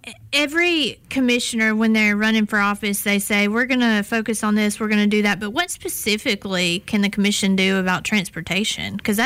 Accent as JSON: {"language": "English", "town": "Wedowee", "region": "Alabama", "country": "United States", "also_born_or_lived": "Jefferson County / Russell County / Randolph County / Shelby County", "lives_now": "Baldwin County, United States", "said": "because I moved from Jefferson County, but I've also lived in Russell County. I've lived in Randolph County. Of course, everybody knows I'm from Wedowee."}